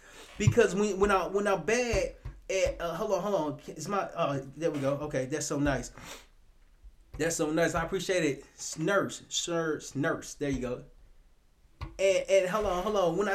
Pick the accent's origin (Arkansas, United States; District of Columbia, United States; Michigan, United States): Arkansas, United States; Little Rock; Smurfs, I'm from Little Rock, Arkansas.